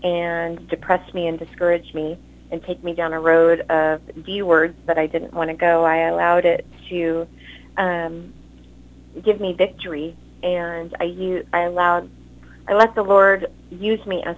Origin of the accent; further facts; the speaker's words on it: California, United States; I am from Southern California